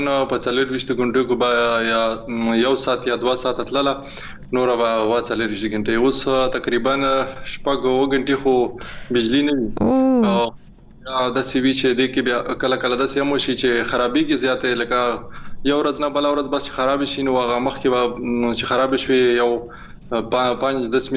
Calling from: Karachi, Sindh, Pakistan; در سره ایم لکراچی څخه.

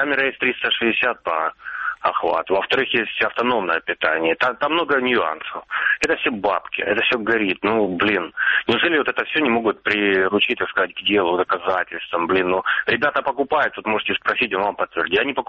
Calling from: Mariupol, Donetsk Oblast, Ukraine; Здравствуйте … Мариуполь.

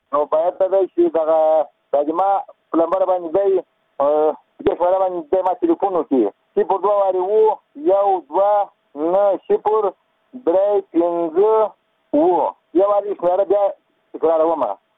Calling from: Kandahar, Afghanistan; زه د کندهار په ولایت یم.

